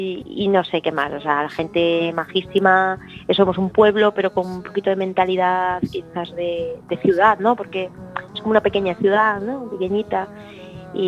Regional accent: O Grove, Galicia, Spain; cuando digo que soy de Grove, de verdad que muchísima gente me dice o que ha estado, o que conoce a alguien que ha estado.

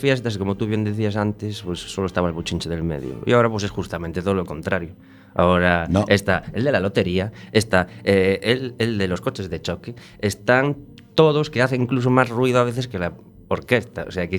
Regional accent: Oseiro, Galicia, Spain; y yo soy de Oseiro, y está como a, no sé, puedo calcular medio kilómetro andando así

